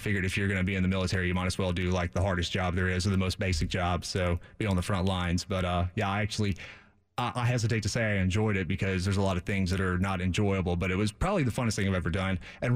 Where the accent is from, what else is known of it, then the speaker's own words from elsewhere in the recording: Independence, Mississippi, United States; also born or lived in Memphis; Yeah, it's actually, yeah, Independence is where I grew up. I was born in Memphis.